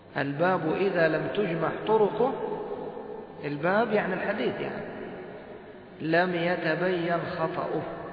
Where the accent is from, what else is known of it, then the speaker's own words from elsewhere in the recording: Egypt; مواصلات عامة مثلا في زحام خاصة عندنا في مصر، ما تمكنت من الجلوس وتريد أن تشرب